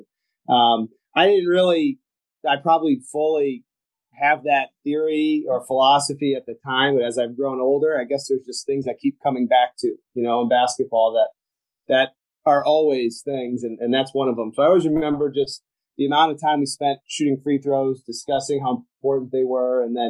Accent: Sandusky, Ohio, United States; I grew up in Sandusky, so I didn't really want to.

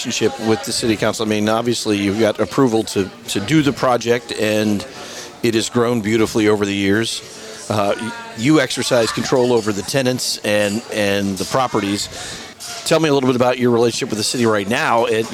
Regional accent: Charlottesville, Virginia, United States; I grew up in Virginia, and we had, when I grew up there was

